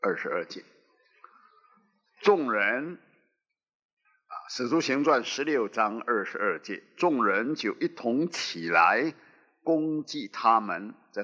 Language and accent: Chinese; Fujian, China; 我们福建人唱诗还好啊